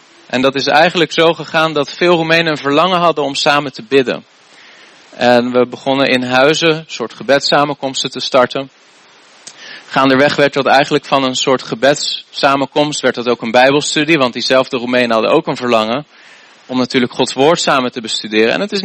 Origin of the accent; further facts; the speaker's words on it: Rotterdam, South Holland, Netherlands; Ik ben zelf opgegroeid in een volle evangelische gemeente in Rotterdam-Zuid, Zuidplein.